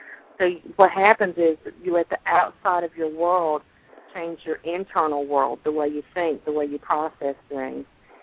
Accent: Southern United States, United States; My self-esteem was average, you know, for any American girl growing up in the South.

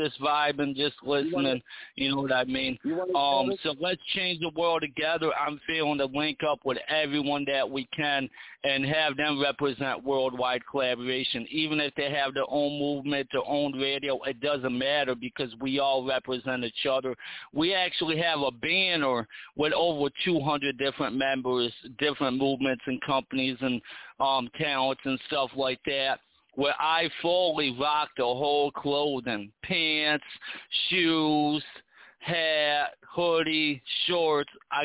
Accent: New York, United States; I'm from New York

